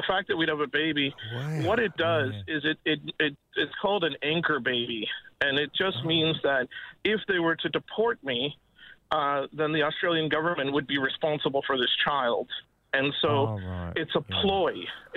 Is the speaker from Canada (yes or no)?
yes; Canada; because I'm from Canada, I'm a low-risk immigrant